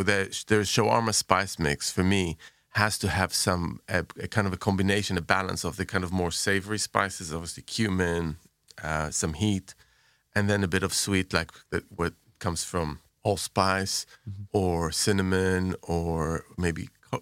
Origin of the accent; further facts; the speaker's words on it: Jerusalem, Jerusalem District, Israel; So when I was growing up in Jerusalem, we used to go to, there was a bunch of places.